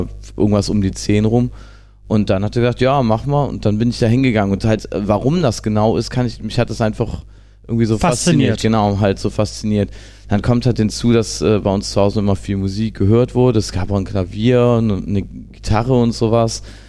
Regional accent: North Rhine-Westphalia, Germany; born there; Also ich habe damals im Dorf, wo ich bei Jülich, wo ich geboren bin, da habe ich halt mal einen Schlagzeuger gesehen

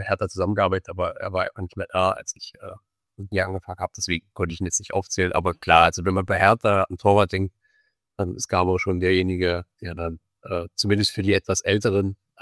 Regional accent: Jena, Thuringia, Germany; also ich komme aus Jena

